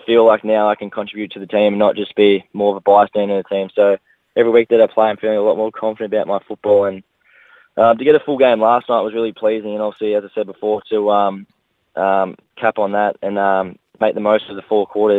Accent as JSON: {"language": "English", "town": "Mount Martha", "region": "Victoria", "country": "Australia", "said": "No, I'm from Mount Martha. Ruffy always likes to claim I'm from Frankston, but I'm well south of Frankston."}